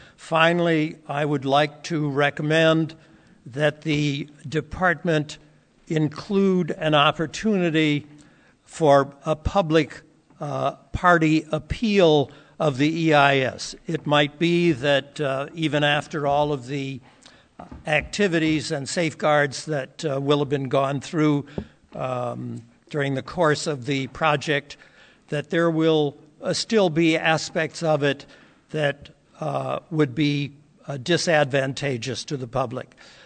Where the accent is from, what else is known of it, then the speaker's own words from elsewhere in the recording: Wonalancet, New Hampshire, United States; I'm from Wanalancet.